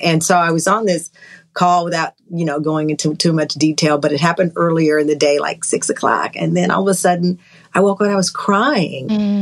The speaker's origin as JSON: {"language": "English", "town": "Luling", "region": "Texas", "country": "United States", "tie": "born there", "said": "I was born in Luling, Texas, this teeny tiny town right outside of Lockhart in the Hill Country."}